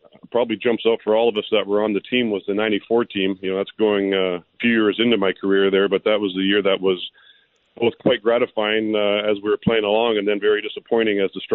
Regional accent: British Columbia, Canada; And being a Canadian, I felt obviously right at home because I was.

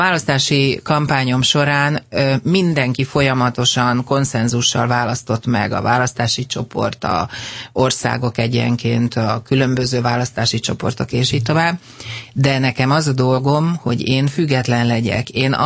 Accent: Hungary; Én természetes magyarként és európaiként érzékenyen olyan prioritásokat is megfogalmaztam

